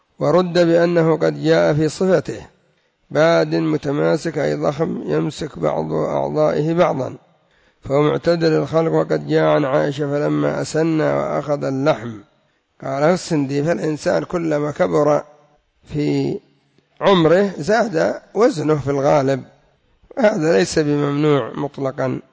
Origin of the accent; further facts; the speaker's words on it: Yemen; كما يقول المثل عندنا في اليمن: ما تموت العرب إلا مستوفية.